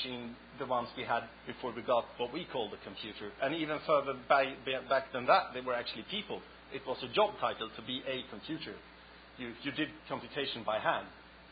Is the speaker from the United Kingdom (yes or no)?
no; Sweden; I'm from Sweden.